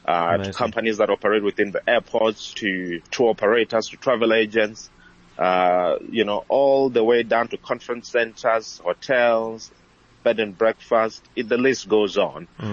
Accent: Limpopo, South Africa; You know, I live in Gauteng, but I'm from Limpopo.

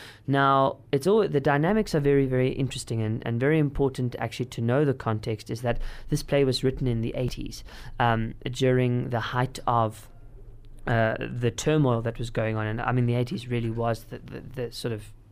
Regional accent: South Africa; our story as a South African collective is almost unbelievable in the real sense, but it is real

